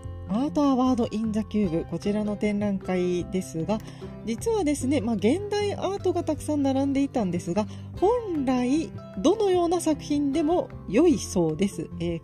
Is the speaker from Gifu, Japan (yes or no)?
yes; Gifu, Japan; 今回の本編は私の地元岐阜県